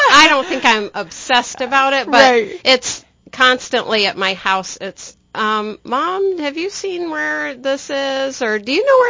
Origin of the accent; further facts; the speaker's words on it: Pickerington, Ohio, United States; Well, I'm from Pickerington.